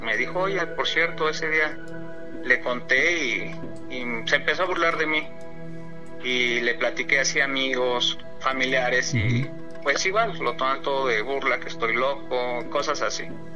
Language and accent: Spanish; Nezahualcóyotl, State of Mexico, Mexico; Yo soy del Estado de México, precisamente del municipio de Nezahualcóyotl.